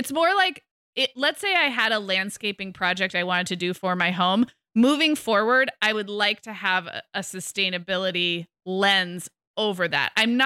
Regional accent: California, United States; And I'm a Californian. We all grew up in droughts in the 90s

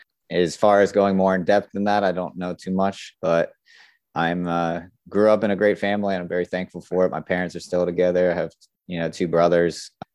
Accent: Florida, United States; I grew up in Florida, South Florida to be exact. It's nice because it's nice and warm down there all the time.

